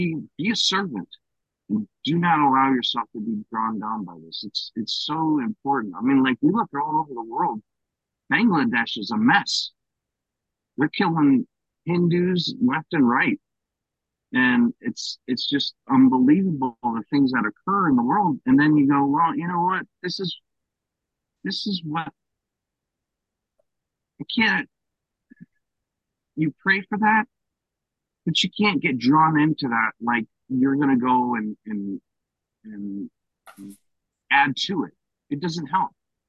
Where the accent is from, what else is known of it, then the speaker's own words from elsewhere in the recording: New Jersey, United States; Because I'm from New Jersey. So if somebody, likes to, talk to me in a fashion, then New Jersey comes out.